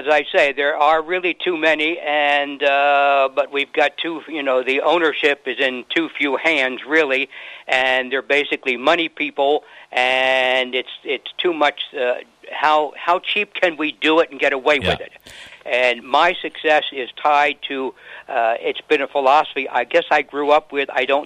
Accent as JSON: {"language": "English", "region": "Pennsylvania", "country": "United States", "said": "I'm originally from Pennsylvania, north of Philadelphia."}